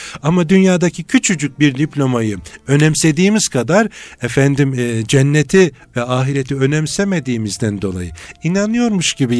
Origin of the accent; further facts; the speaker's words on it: Çanakkale, Turkey; Çanakkale'liyim.